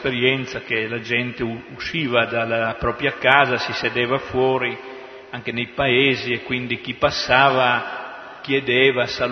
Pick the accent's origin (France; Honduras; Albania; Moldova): Honduras; ad esempio del mio paese, dell'Honduras, non si sa niente lo stesso, pure se tutti frequentano tanti frequentano internet.